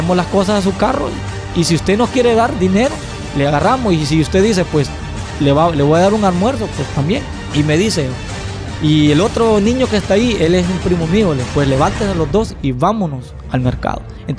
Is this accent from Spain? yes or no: no; Sehuaca, Santa Bárbara, Honduras; a los 12 años salí de mi pueblo natal, Sehuaca, Santa Bárbara.